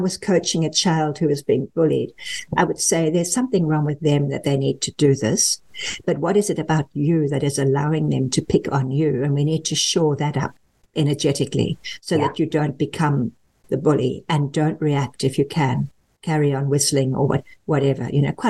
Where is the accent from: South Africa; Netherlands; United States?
South Africa; we grew up in South Africa where sport is a very high part of your acceptance in the culture.